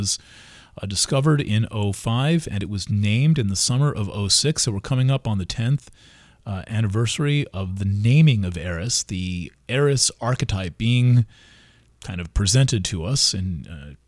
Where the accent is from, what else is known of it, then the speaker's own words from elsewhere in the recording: Kingston, New York, United States; from Kingston, New York, on the winter solstice of 2015.